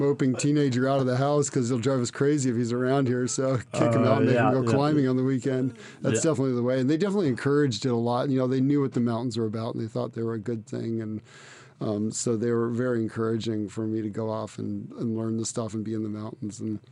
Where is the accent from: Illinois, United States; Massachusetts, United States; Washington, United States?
Washington, United States; Well, I grew up in Eastern Washington. My parents were both professors, and they did a lot of outdoor stuff